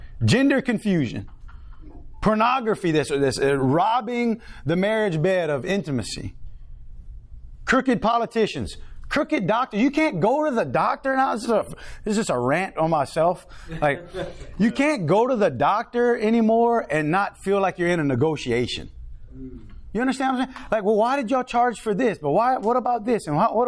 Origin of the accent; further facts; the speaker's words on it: Cecilia, Louisiana, United States; Like, I'm from Cecilia. The other pastors, they give me a hard time. But I'm like, I ride it. I'm like, I'm the only Cajun one here, bro.